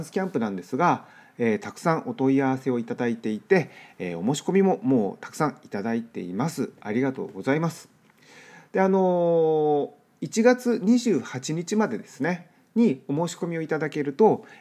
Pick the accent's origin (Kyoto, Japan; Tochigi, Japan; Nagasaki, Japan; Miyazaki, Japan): Miyazaki, Japan; now in Los Angeles, United States; 僕の実家が宮崎 でうちの奥さんの実家が沖縄なので